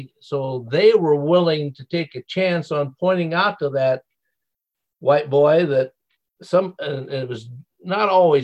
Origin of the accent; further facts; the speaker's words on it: Midwest, United States; I was raised in the Midwest. I didn't have a choice on my parents.